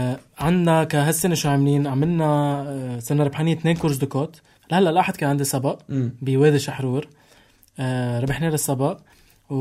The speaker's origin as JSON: {"language": "Arabic", "region": "South Governorate", "country": "Lebanon", "tie": "born or raised there", "said": "طلعنا على ضيعتي حبيبه قلبي فوق جزين"}